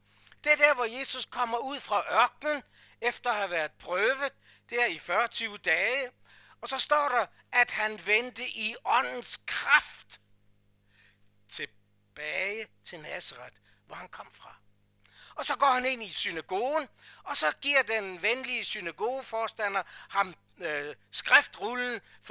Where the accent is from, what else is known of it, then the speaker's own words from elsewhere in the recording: Copenhagen, Capital Region, Denmark; Der hvor jeg voksede op i den kirke, jeg voksede op i København